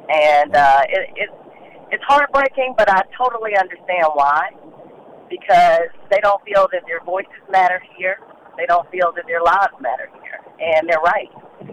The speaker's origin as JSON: {"language": "English", "town": "Bennettsville", "region": "South Carolina", "country": "United States", "tie": "born or raised there", "said": "I come from Bennettsville, South Carolina, born and raised in rural South Carolina"}